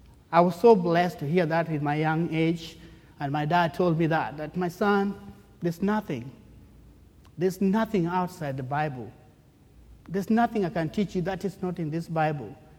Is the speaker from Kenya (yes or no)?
yes; Kenya; moved away; since I came from Kenya, I had a long break